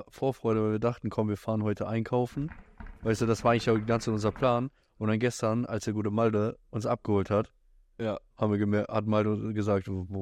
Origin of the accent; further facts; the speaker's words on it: Cologne, North Rhine-Westphalia, Germany; Der sagt, wo kommst du denn her? Ich sag, aus Köln.